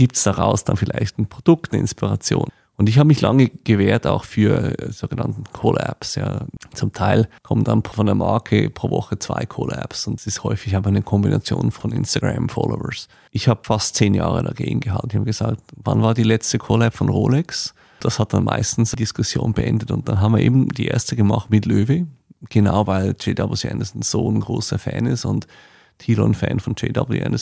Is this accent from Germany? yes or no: no; Switzerland; born or raised there